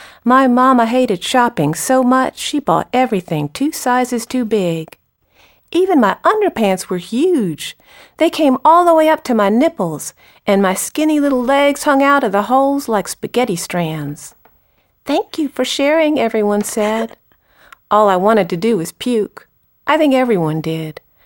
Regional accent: Southern US, United States; Sleeping with Houdini is a collection of poems about a mix of poems about childhood, about growing up in the South.

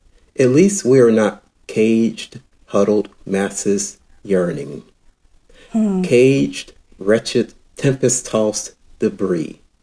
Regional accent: Gaffney, South Carolina, United States; I grew up in South Carolina, a place called Gaffney, South Carolina.

